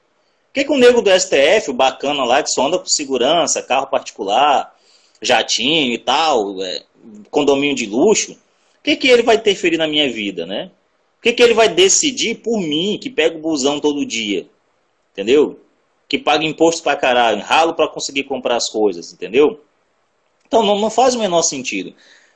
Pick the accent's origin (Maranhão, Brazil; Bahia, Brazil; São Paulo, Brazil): Maranhão, Brazil; O que que é bom para mim, que sou maranhense, entendeu?